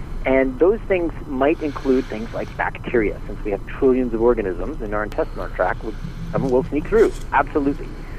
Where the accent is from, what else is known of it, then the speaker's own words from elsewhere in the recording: England, United Kingdom; And I'm English, and therefore I always have to have milk in my tea.